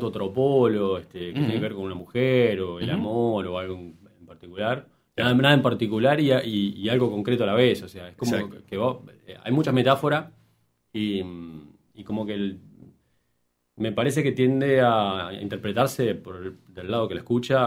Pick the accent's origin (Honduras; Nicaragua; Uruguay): Uruguay; Salto; Yo soy de Salto, nací en Salto. Vine a estudiar Ciencia de la Comunicación a Montevideo.